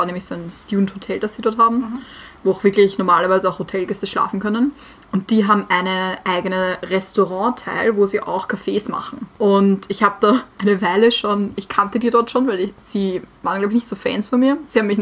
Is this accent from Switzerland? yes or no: no; Austria; aber als Österreicher jammert man gerne.